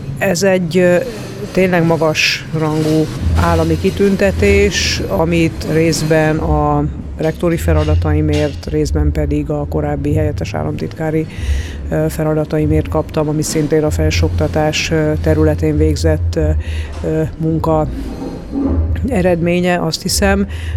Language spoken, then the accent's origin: Hungarian; Zalaegerszeg, Zala, Hungary; hiszen én zalaegerszegi vagyok